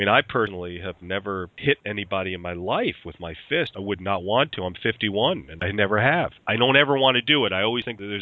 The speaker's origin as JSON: {"language": "English", "region": "New Jersey", "country": "United States", "tie": "born or raised there", "said": "When I grew up in Bergen County, we had respect for cops."}